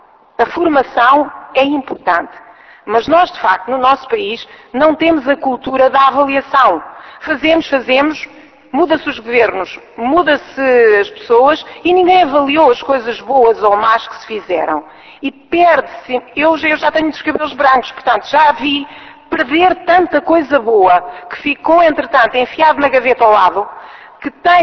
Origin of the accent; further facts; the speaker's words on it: Portugal; Isto é lá na Caprina, na minha aldeia.